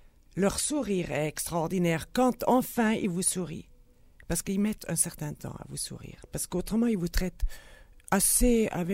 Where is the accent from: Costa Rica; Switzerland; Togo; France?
Switzerland; born there; même si je suis née en Suisse